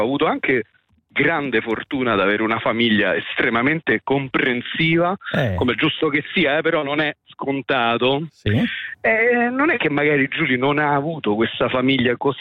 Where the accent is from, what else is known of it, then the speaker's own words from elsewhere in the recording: Rome, Lazio, Italy; e io lo so bene perché essendo romano insomma ho molto a che fare